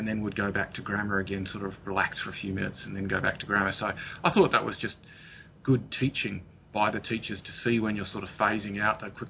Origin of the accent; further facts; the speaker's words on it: Australia; moved away as an adult; now in United States; I'm an Australian geologist who came to the US in 2010.